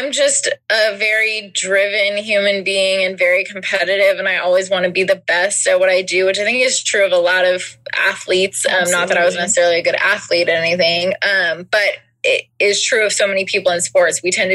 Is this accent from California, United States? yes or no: yes; Oakland, California, United States; I'm from the Bay Area, and grew up in Oakland, you know, very close to Cal.